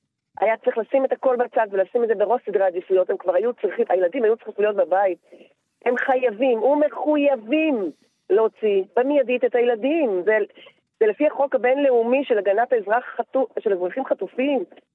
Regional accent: Nir Oz, Southern District, Israel; תראה, אני מקיבוץ נירוז.

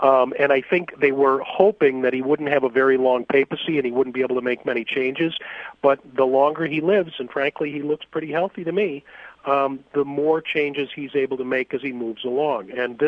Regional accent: Chicago, Illinois, United States; I'm from Chicago originally, we count votes.

